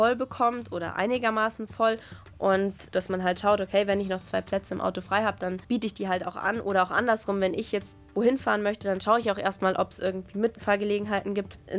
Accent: Munich, Bavaria, Germany; Ich bin in München aufgewachsen und mit meinen Eltern immer schon in die Berge gegangen

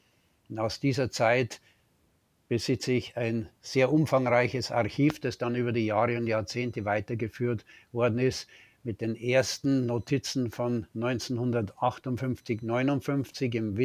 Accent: Aigen am Inn, Bavaria, Germany; Das war ein kleines Haus am Ortsrand damals, in diesem damals auch noch recht kleinen Dorf Aigen am Inn, das dann viel später eingemeindet wurde in die Gemeinde Bad Füssing. Und wenn man am Kriegsende geboren wird

